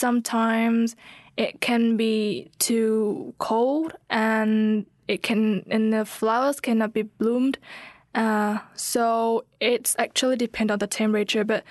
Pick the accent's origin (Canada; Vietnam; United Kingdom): Vietnam; English is a second language; now in New Zealand; So let's compare a little bit between the springtime here in New Zealand and back to my hometown in Vietnam, my country, my Vietnam.